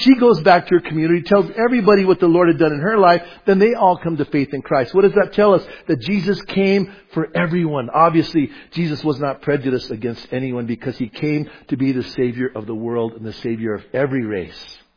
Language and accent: English; Bernalillo, New Mexico, United States; Now, in my culture where I grew up at in Bernalillo, we called ourselves Spanish people.